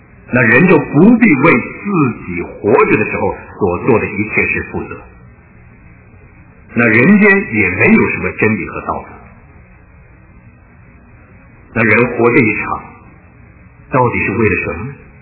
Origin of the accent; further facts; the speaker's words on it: China; 对我们中国人而言呢，首先应该探讨的就是宇宙中到底有没有神